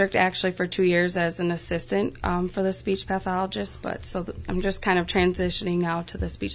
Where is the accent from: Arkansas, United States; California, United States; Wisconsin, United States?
Wisconsin, United States; Medford; I grew up in Medford and went to school at the district here.